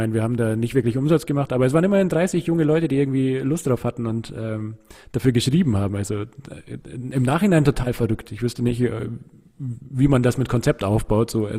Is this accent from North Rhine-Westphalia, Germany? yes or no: no; Munich, Bavaria, Germany; Wir sind in München in Perlach aufgewachsen. Also ich bin Neuperlach geboren und in Neuperlach zur Schule gegangen. Und in Altperlach haben wir immer gewohnt